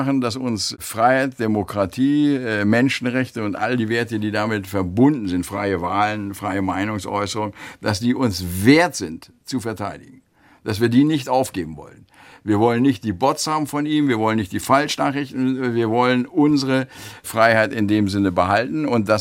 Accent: Lüneburg, Lower Saxony, Germany; Ich komme aus Lüneburg, da war die Grenze 80 oder 100 Kilometer weg

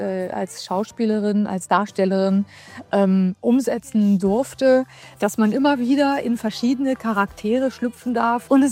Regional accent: Hanover, Lower Saxony, Germany; Ich bin ja auch Hannoveranerin, daher ist das für mich natürlich etwas ganz Besonderes.

